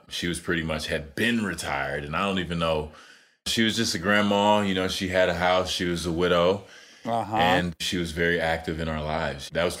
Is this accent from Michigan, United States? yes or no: no; Dallas, Texas, United States; now in Austin, United States; I'm from Dallas originally.